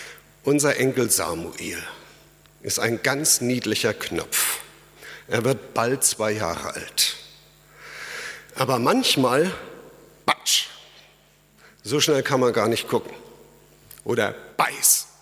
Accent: East Germany, Germany; Ich komme ja aus der DDR.

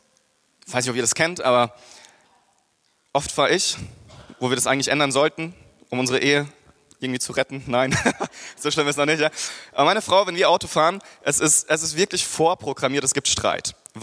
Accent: Freiburg, Baden-Württemberg, Germany; Ich komme aus Süddeutschland, Freiburg, da haben wir ganz viele davon, Kaiserstuhl.

